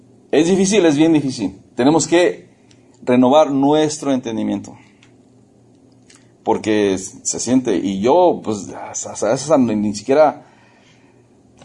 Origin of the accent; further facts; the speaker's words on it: Mexico; En México, ahí en mi pueblo se dicen, esa persona es mal encachada